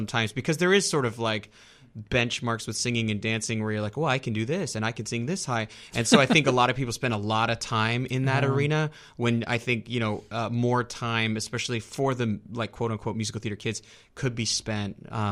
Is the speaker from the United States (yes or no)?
yes; San Antonio, Texas, United States; I grew up in San Antonio, Texas.